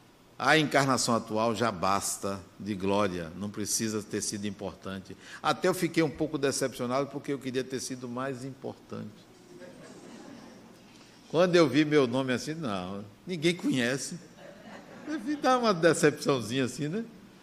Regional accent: Bahia, Brazil; born there; Por que que eu nasci numa cidade do interior, pobre, que só tinha uma rua e um estacionamento quando eu nasci

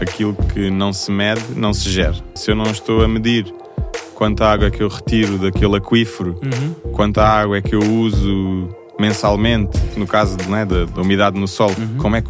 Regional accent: Lisbon, Portugal; Bom, eu sou de Lisboa, tenho 32 anos.

